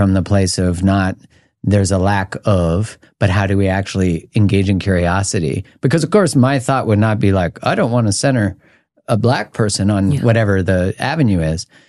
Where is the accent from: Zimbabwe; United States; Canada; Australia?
Canada; And I grew up in Canada, and I grew up around Black people, but there is such a lower Black population where I grew up.